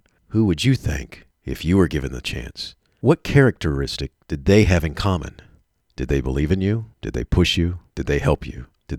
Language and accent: English; Florida, United States; I grew up in Florida, and in Florida at the time, they had three tracks.